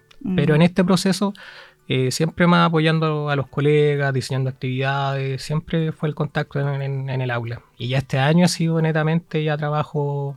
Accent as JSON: {"language": "Spanish", "town": "Coelemu", "region": "Ñuble", "country": "Chile", "lives_now": "Chillán, Chile", "said": "si bien yo ya llevo tiempo en Chillán, yo provengo de la zona de Coelemu, que es una localidad que está a una hora de Chillán."}